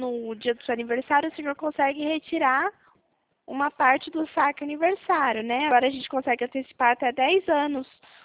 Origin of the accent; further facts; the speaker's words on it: Presidente Prudente, São Paulo, Brazil; Eu sou aqui de Presidente Prudente, interior de São Paulo